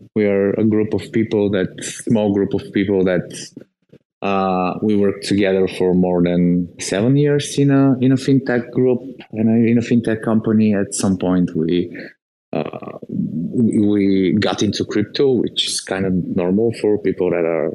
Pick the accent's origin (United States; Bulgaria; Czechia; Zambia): Bulgaria; Sofia, Sofia City; English is a second language; I'm born and raised in Sofia, which is the capital of Bulgaria and Eastern Europe country.